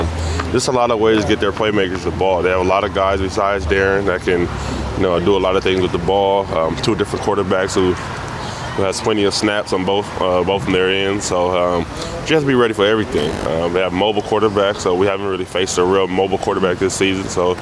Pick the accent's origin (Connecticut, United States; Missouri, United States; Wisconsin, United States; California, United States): California, United States; San Diego; That's how we grew up, and we're from San Diego.